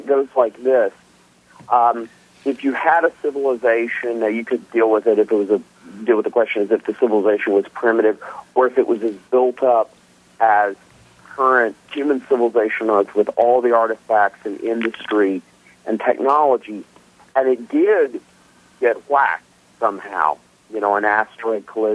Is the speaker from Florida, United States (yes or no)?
yes; Florida, United States; from Florida.